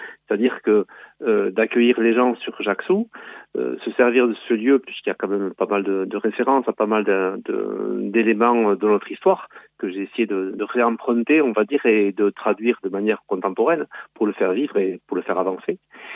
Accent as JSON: {"language": "French", "town": "Hasparren", "region": "Nouvelle-Aquitaine", "country": "France", "said": "Je suis d'Asparin, je vis à Asparin, mais c'est mon atelier qui est à Mendionde. Je suis installé au château de Garoua."}